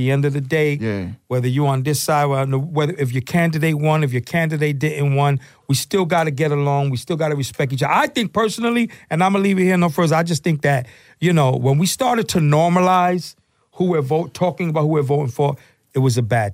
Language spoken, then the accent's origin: English; New York, United States; I might be hating a little because I'm from New York. But all New Yorkers think the same.